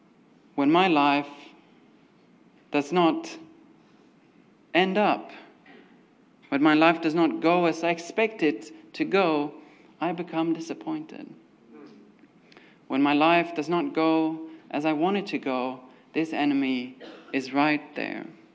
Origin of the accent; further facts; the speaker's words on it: Sweden; I come from Sweden, a country far, far away.